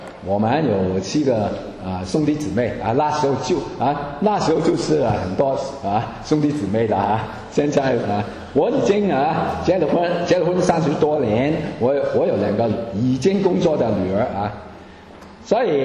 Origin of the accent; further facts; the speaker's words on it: Hong Kong; accent: Hong Kong Mandarin; 你看见我用简繁体字，你就知道我从来自香港啊，我的普通话也是香港的普通话啊。